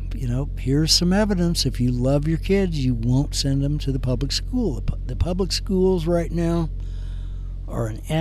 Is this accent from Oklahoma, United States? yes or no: no; Kansas, United States; Like I was born and raised in Kansas.